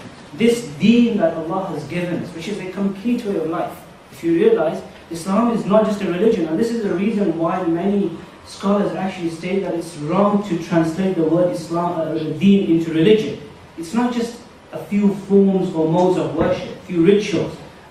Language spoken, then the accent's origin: English; Leicester, East Midlands, United Kingdom; I myself, I was born in this country. I was born in Leicester. And I've lived all my life in this country.